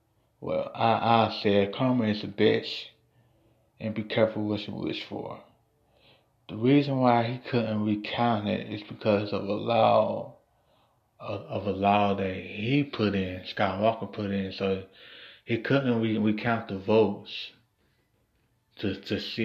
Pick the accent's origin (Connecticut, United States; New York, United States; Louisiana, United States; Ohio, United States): Ohio, United States; I think the only Midwest spot that we didn't take back was my home state, Ohio.